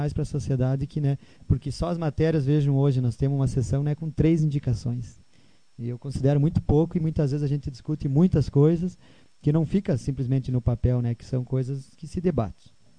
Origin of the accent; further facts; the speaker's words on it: Pejuçara, Rio Grande do Sul, Brazil; Porque se nós que somos moradores, é uma dificuldade, que somos de Pejuçara